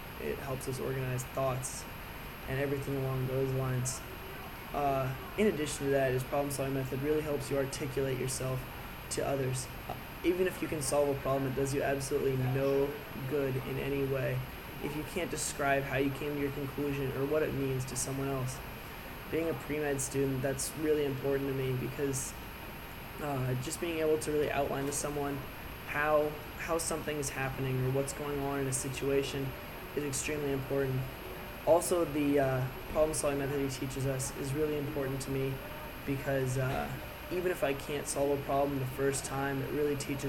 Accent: Seattle, Washington, United States; moved away as an adult; now in San Diego, United States; I grew up in Seattle for the first 18 years of my life, went to Garfield High School, graduated, and decided that I needed a change and moved down here to San Diego.

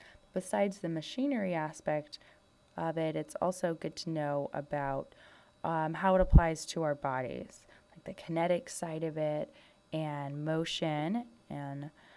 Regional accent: Santa Cruz, California, United States; now in San Diego, United States; I am from Santa Cruz, California, which is up north in between San Francisco and Monterey. But I've lived in San Diego for 4 years now, and I like to call it my home.

